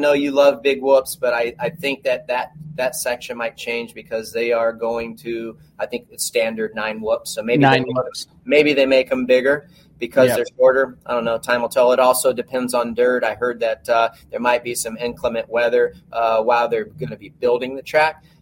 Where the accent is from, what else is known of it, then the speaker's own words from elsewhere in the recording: Florida, United States; Looking forward to getting that started in my home state of Florida.